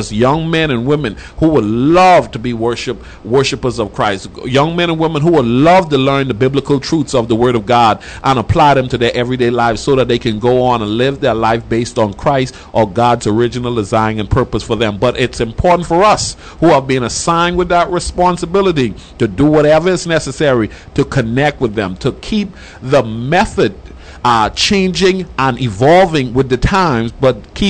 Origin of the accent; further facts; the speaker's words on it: Nassau, New Providence, Bahamas; now in United States; I'm originally from Nassau, Bahamas. I'm an island boy.